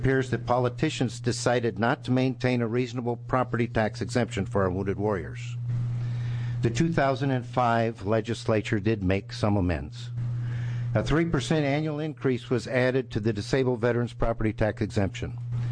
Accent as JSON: {"language": "English", "town": "Boring", "region": "Oregon", "country": "United States", "said": "I'm from Clackamas County also, from the community known as Boring."}